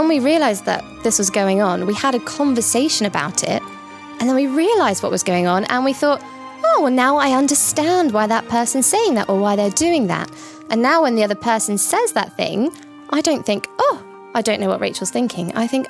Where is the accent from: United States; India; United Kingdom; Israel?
United Kingdom; England; and I'm from England.